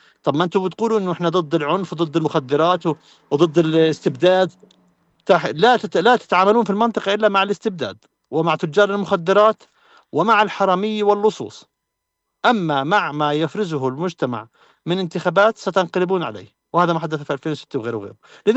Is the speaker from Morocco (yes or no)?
no; West Bank, Palestine; هاي عندنا في الضفة الغربية أشجار زيتون تقطع